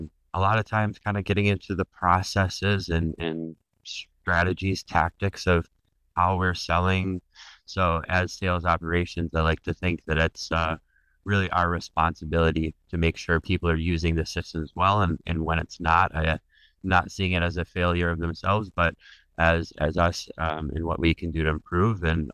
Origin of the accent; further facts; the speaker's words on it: Michigan, United States; moved away as an adult; also born or lived in Germany; I had spent about 7 years living in Germany, even though I'm originally from Michigan, the U.S. area